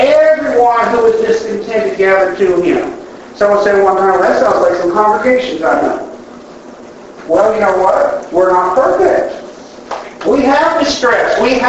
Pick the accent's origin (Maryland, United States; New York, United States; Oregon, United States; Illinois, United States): Oregon, United States; I grew up on the Oregon coast. Complete opposite of where I live now.